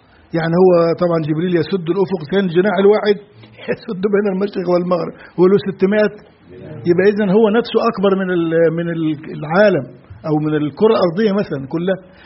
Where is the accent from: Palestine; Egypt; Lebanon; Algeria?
Egypt; عندنا في مصر